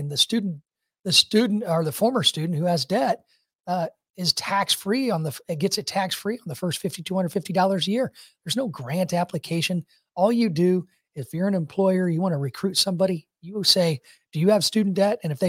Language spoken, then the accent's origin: English; Taylorville, Illinois, United States; So for me, I grew up in Taylorville, Illinois.